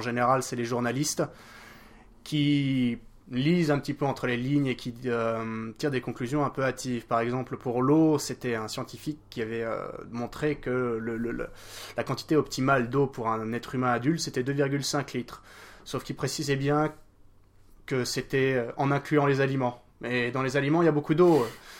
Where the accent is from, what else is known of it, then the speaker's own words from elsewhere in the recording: France; Ah, en tant que Français, je ne peux pas trop condamner le vin.